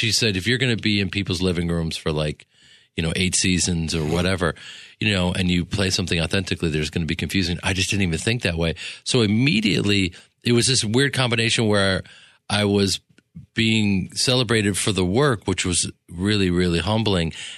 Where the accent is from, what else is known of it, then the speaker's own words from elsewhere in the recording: Chicago, Illinois, United States; I'm just a guy from the Midwest. I'm from Chicago. I'm a grinder. I've worked hard my whole life.